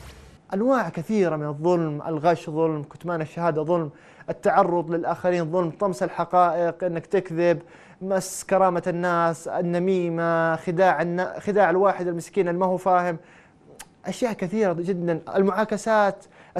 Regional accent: Saudi Arabia; هذا منتشر في الشوارع، حتى عندنا في السعودية أحيانا تشوف البسة مقطوع ذيلها

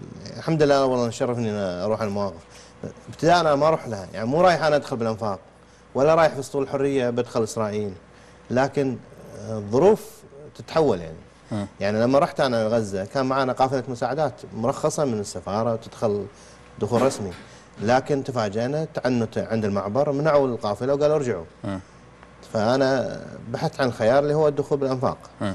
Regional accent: Kuwait; أن أنا كويتي داخل عادي أتمشى في سوريا

